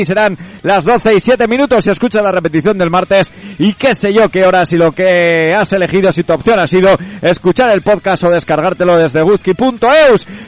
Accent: Lerín, Navarre, Spain; soy de Lerín

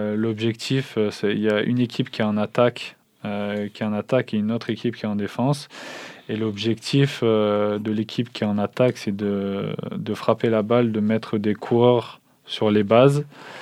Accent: France; mais après nous, en tant que Français en France, il n'y a qu'un club qui paye ces Français.

